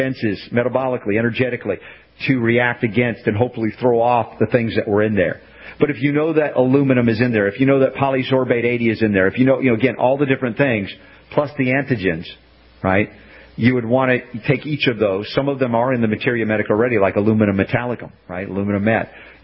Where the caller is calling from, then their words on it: Ireland; I'm emailing from Ireland and wondering if there is anyone in this area who may perform that treatment on girls that have been injured by the vaccine.